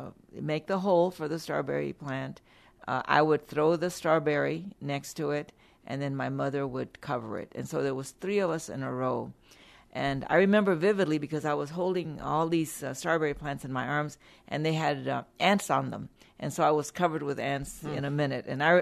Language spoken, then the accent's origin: English; Texas, United States; I'm from Atascosa County, which is just south of here.